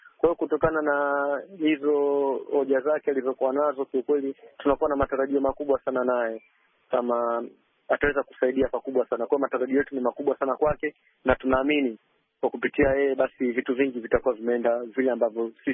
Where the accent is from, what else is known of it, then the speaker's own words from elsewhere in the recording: Tanzania; Mimi nikiwa kijana wa Afrika kutoka Tanzania